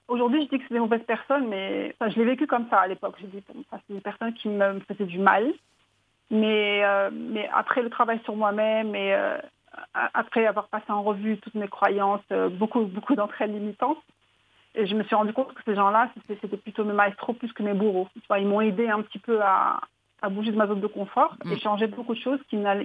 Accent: Casablanca, Casablanca-Settat, Morocco; now in Madrid, Spain; Donc je suis à Madrid depuis 2003. J'ai quitté Casablanca pour Madrid en 2003

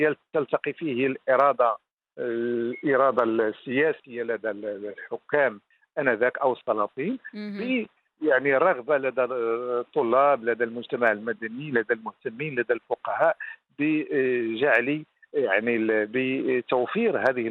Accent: Morocco; هذا شيء مهم جدا بالنسبة لنا كمغاربة، يحق لنا أن نفتخر به

